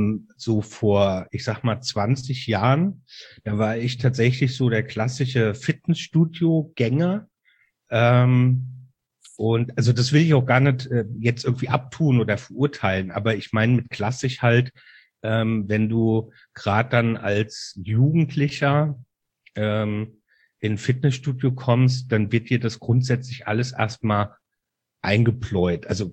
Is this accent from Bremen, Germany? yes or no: no; Mainz, Rhineland-Palatinate, Germany; Ich bin ein echter Mainzer-Bub, also Mainzer, und mit Leib und Seele Rheinhesse. Werde 48 Jahre alt.